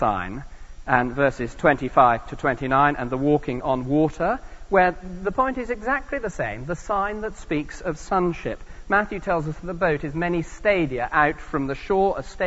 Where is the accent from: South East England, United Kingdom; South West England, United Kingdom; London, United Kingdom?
South West England, United Kingdom; I come from Cornwall down in the southwest